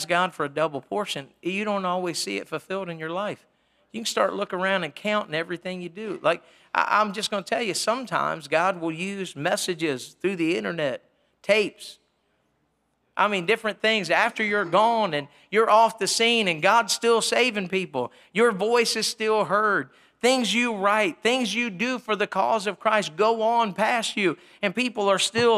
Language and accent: English; Parsonsburg, Maryland, United States; I had to tell him, I'm sorry, I correct myself. I'm from Parsonsburg. … from Parsonsburg, amen?